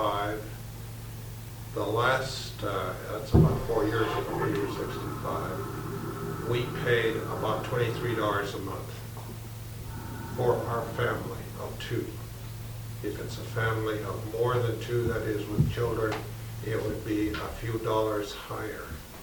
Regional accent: United States; now in Canada; I'm an American citizen living in Canada.

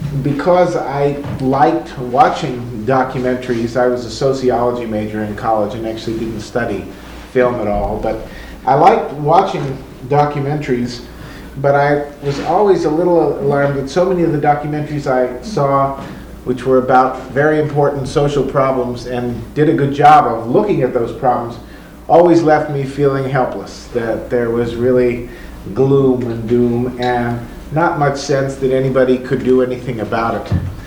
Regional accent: Minnesota, United States; moved away as an adult; now in Seattle, United States; I moved actually to Seattle from Minnesota and actually started my television work with KTCA, some of you are familiar with Channel 2 in Minneapolis

